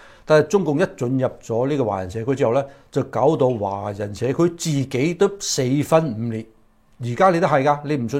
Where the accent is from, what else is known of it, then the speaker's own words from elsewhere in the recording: China; 係因為我哋中國人咧長期以嚟不問政治